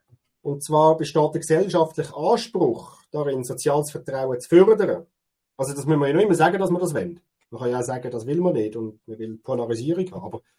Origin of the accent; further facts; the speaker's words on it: Zug, Switzerland; Also ich komme jetzt aus dem Kanton Zug und ja, die Mietpreise sind bei uns ein Problem.